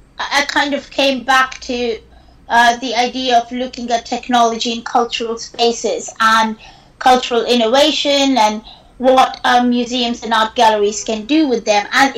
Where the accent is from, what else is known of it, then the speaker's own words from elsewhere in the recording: India; I remember growing up in India when smartphones came up